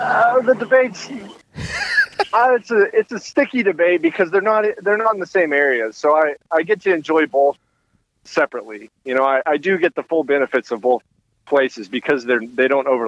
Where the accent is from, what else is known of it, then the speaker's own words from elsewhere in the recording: Washington, United States; I'm from Washington. Oh, I've got a lot of family. I grew up outside Seattle, but cool. I've got a lot of family in Yakima and Deer Park.